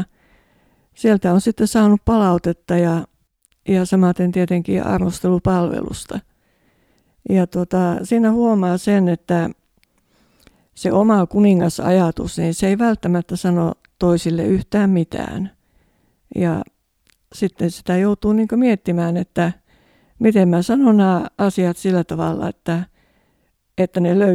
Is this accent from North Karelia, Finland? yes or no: no; Toholampi, Central Ostrobothnia, Finland; born there; Olen syntynyt Toholammilla ja oli pieni perhe, isä, äiti ja minä.